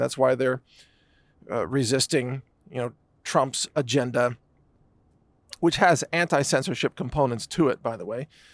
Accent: United States; And look, I'm an American. I love my country, don't get me wrong.

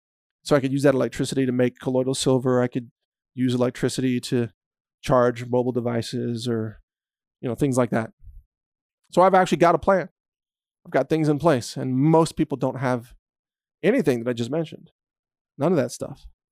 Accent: Texas, United States; all the typical firearms and ammunition you might expect since I'm a Texan.

